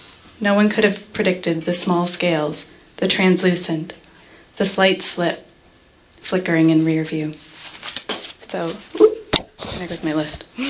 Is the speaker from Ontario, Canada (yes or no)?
yes; Stittsville, Ontario, Canada; I'm actually originally from Stittsville, so it's actually, which is now a part of Ottawa, I understand. That's very nice. So I can say I'm from Ottawa